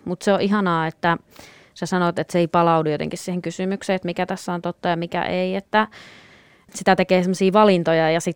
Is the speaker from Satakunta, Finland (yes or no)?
no; North Karelia, Finland; ne juureni ovat Pohjois-Karjalassa, olen kasvanut siellä